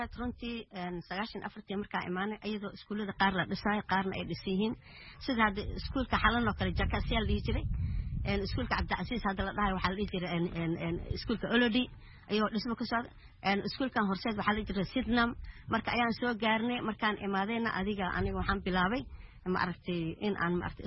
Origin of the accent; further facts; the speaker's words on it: Jamaame, Lower Juba, Somalia; moved away as an adult; also born or lived in Mogadishu; jamaama ayaan ku barbaaray